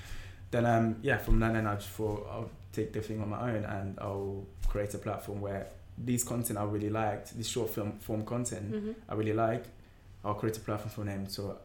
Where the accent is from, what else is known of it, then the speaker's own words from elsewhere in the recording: Camden, London, United Kingdom; I was brought up in Camden.